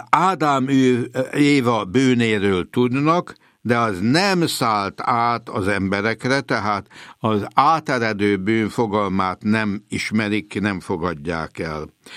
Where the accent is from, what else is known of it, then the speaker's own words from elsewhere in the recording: Hungary; Ennek részben mi magyarok vagyunk a áldozatai is, meg hősei is